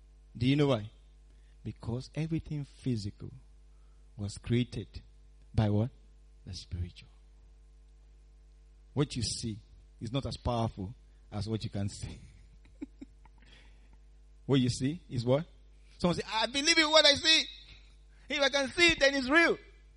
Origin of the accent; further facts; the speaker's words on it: Nigeria; When I was growing up in Nigeria, that was frequent.